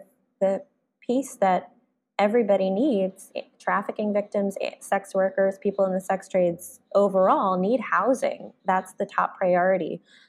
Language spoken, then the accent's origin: English; New York City, New York, United States; And what I'm excited about is also being able to do it in my hometown. I grew up in New York City.